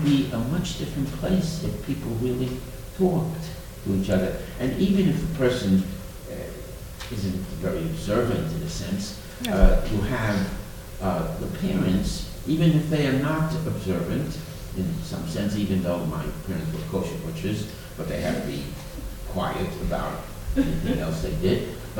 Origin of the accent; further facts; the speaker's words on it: Cold Spring, United States; It seems that I'm also from Cold Spring.